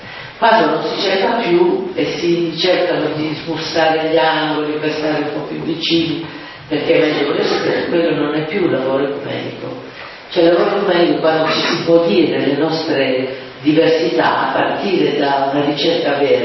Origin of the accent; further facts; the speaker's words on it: Milan, Lombardy, Italy; sono cresciuto a Milano, a scuola ero l'unica